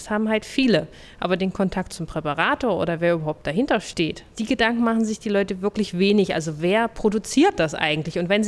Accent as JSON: {"language": "German", "region": "Mecklenburg-Vorpommern", "country": "Germany", "said": "Und ich komme oben aus der Nähe von Stralsund."}